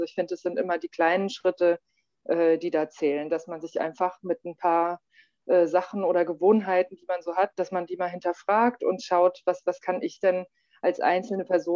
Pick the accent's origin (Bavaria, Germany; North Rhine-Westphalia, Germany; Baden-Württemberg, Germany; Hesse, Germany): Hesse, Germany; Frankfurt; Ich komme aus Frankfurt